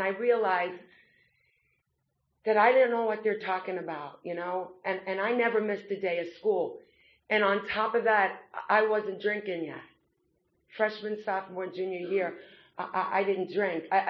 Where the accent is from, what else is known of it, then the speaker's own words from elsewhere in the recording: Brooklyn, New York, United States; accent: Brooklyn; You could probably tell I'm from Brooklyn, New York. I haven't been able to get rid of the accent quite yet.